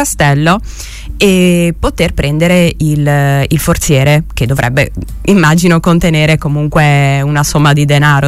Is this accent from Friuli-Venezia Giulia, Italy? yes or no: yes; Gemona, Friuli-Venezia Giulia, Italy; Sì, sono di Gemona.